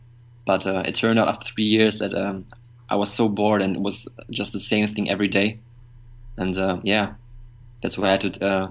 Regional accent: North Rhine-Westphalia, Germany; English is a second language; big cities are Dortmund and Düsseldorf, which some of you might know. So, but I don't think that my hometown is actually quite known in the world.

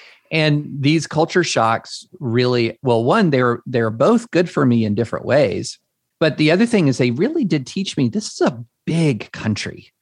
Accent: Georgetown, Kentucky, United States; So I grew up in Georgetown, Kentucky at the time. Now you guys know Georgetown is a pretty big town. It's got a huge Toyota plant.

